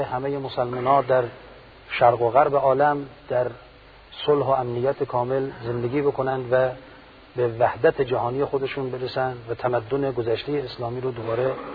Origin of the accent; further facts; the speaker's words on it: Iran; من از ایران میام